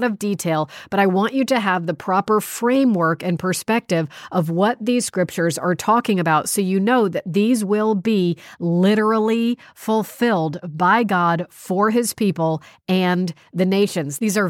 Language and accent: English; United States; So I am an American. My citizenship in this earth is the United States of America.